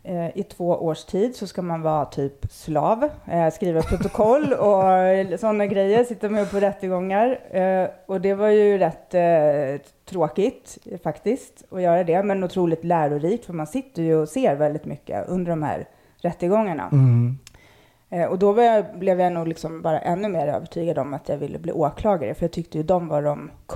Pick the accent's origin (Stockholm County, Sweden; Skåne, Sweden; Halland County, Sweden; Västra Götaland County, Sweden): Stockholm County, Sweden; Stockholm; Jag växte upp i Akalla utanför stan. Det var ju riktigt förort liksom redan då.